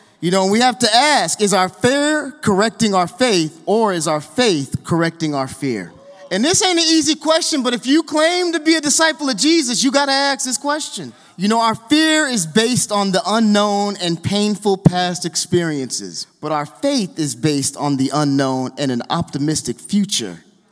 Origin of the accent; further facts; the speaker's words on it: New York, United States; Hey, I'm from New York.